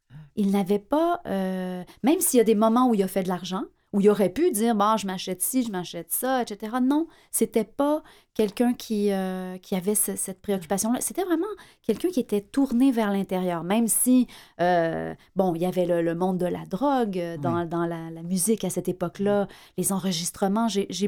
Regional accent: Montreal, Quebec, Canada; moi qui est francophone, même si je suis montréalaise

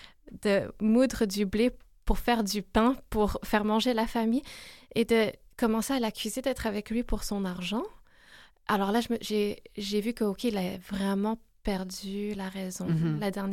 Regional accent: Quebec, Canada; now in Paris, France; j'ai grandi au Québec, malgré que depuis 7 ans, je me suis installée en France, à Paris.

